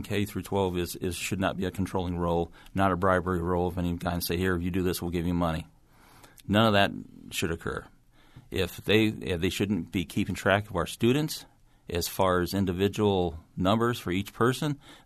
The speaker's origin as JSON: {"language": "English", "town": "Minonk", "region": "Illinois", "country": "United States", "tie": "born or raised there", "said": "I live outside of Benson, between Benson and Minunk, and I went to school at Minunk Dana Rutland. So I lived on the other side of Minunk before, and now I live on the other side between Minunk and Benson now. It's in Woodford County."}